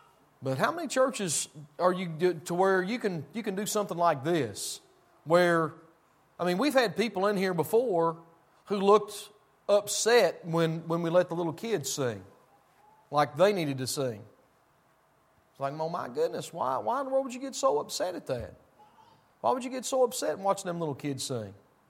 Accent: Tennessee, United States; You know, I'm from Tennessee. There's church on around every tree stump down yonder.

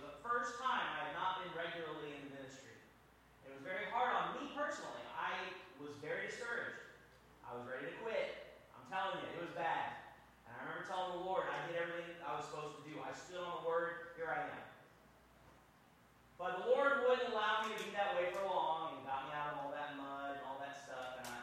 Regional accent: Louisiana, United States; I was raised in Louisiana, so I was raised on rice.

